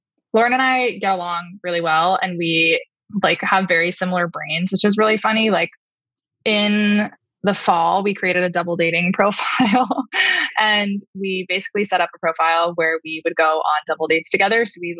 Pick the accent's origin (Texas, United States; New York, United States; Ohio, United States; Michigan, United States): New York, United States; I grew up on Long Island.